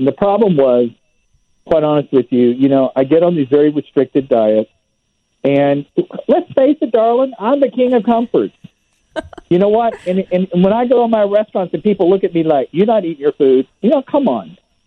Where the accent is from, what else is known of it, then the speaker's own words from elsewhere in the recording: United States; the reality is we are American. We do not give up.